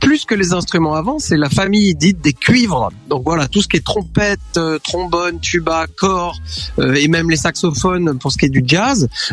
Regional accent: Surgères, Nouvelle-Aquitaine, France; je suis trompettiste et j'ai grandi à Surgères

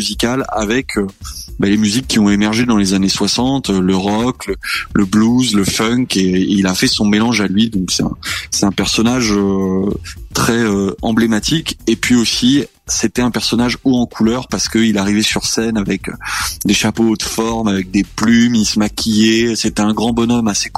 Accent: Nouvelle-Aquitaine, France; Exactement, exactement, là où j'ai grandi.

